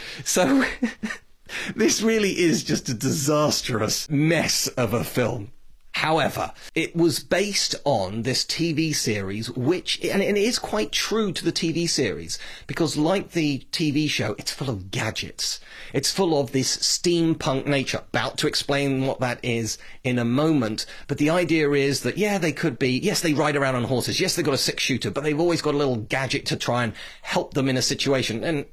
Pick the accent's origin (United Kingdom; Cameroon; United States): United Kingdom; speaking as a Brit